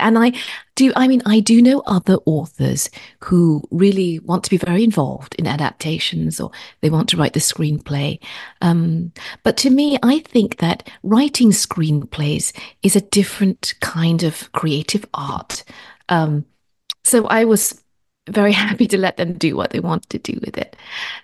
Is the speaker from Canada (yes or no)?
no; Malaysia; so I'm originally from Malaysia, but I'm ethnically Chinese. And so I'm a fourth generation Malaysian of Chinese descent, which means my family's been around in Malaysia for a long time.